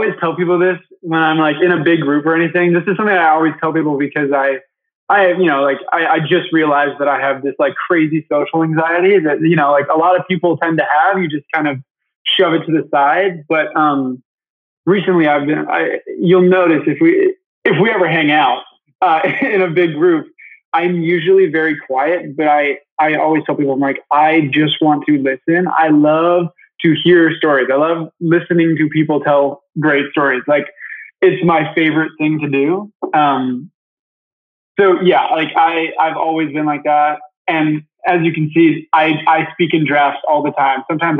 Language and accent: English; Michigan, United States; So I grew up in Michigan. I'm actually here right now.